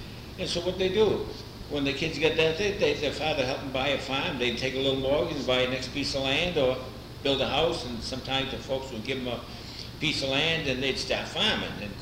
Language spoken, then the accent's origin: English; Southborough, Massachusetts, United States; We come originally from Southboro.